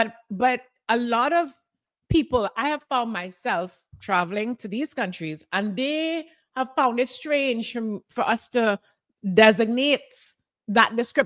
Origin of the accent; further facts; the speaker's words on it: Trinidad & Tobago; I'm also black. I love being black. Like that word, I like that word, because when I was growing up in Trinidad, it was like a taboo word. I love being black, but I love being predominantly African.